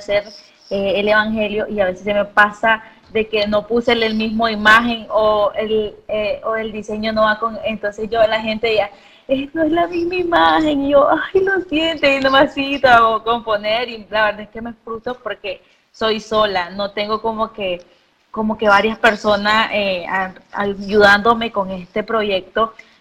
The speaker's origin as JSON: {"language": "Spanish", "country": "Nicaragua", "said": "aquí en mi país, en Nicaragua, a las 3 de la mañana"}